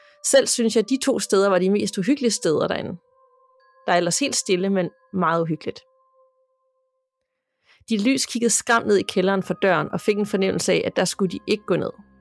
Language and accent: Danish; Lystrup, Central Denmark Region, Denmark; det hus, jeg voksede op i Lystrup, lige uden for Aarhus